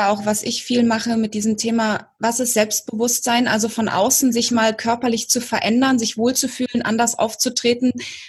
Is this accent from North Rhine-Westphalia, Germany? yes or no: no; Frankfurt, Hesse, Germany; ich komme aus Frankfurt, Banking-Ebene und so